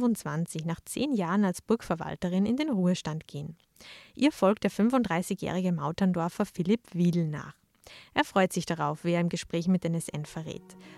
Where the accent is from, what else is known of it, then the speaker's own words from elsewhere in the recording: Salzburg, Austria; In der nächsten Folge Anfang Oktober bleiben wir ganz nah in meiner Heimat im Flachgau. Da lacht mich ein Schattenort fast täglich an.